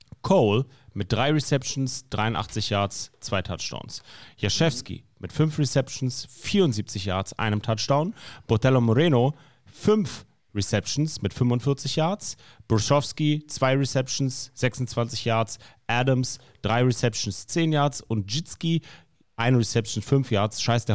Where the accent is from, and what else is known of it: Berlin, Germany